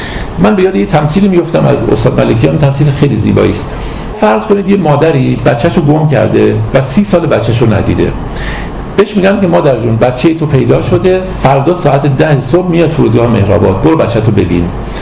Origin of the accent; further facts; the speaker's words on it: Iran; از آن جهت که من مسلمانم. من از ایران دفاع میکنم نه به خاطر اینکه کشور خوبیه، فقط به خاطر اینکه من ایرانی هستم.